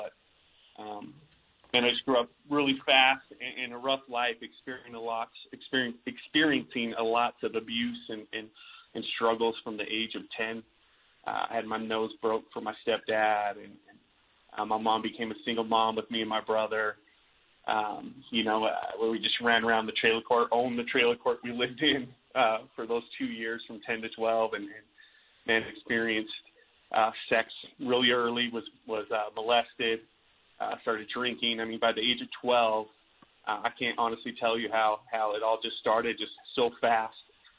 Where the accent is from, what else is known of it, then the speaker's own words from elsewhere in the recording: Ogden, Utah, United States; So for me, man, I'm from Ogden, Utah, born and raised really my whole life.